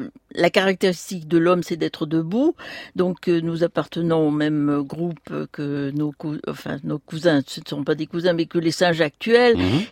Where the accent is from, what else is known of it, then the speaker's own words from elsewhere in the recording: Massif Central, France; Je viens d'une petite ville du Massif central